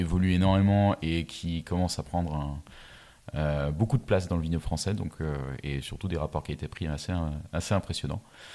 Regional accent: Mulhouse, Grand Est, France; moi, je viens de Mulhouse, là où il n'y a pas de vigne, bien évidemment. D'une famille.

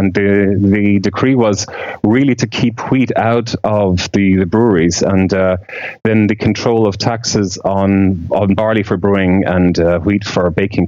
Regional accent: Dublin, Leinster, Ireland; moved away as an adult; now in Berlin, Germany; I'm originally from Dublin, Ireland, but I've been living in Berlin for over 5 years now.

